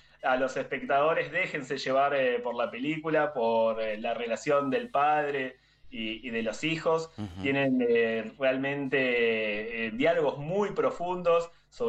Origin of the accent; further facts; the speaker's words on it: Argentina; uno como argentino, tan lejos de África